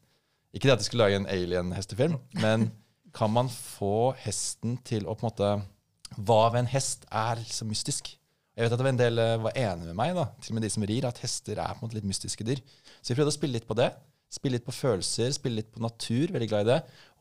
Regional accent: Asker, Akershus, Norway; jeg er fra Asker, har et hus, garasje, bil

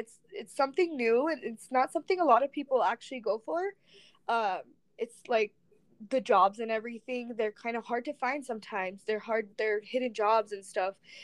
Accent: Elko, Nevada, United States; moved away as an adult; now in Utah, United States; I'm 21, so I currently live in Utah, but I just moved here just a few months ago. I came actually from Nevada.

